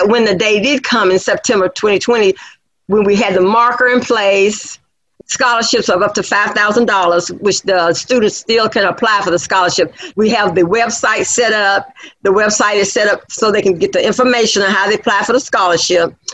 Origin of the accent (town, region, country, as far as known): Georgia, United States; born or raised there